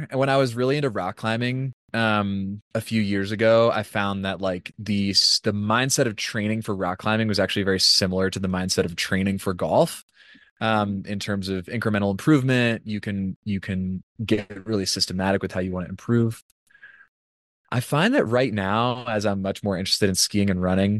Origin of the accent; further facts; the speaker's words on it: Washington, United States; So I grew up in Washington State, and we spent a lot of time, I would say, camping as a kid.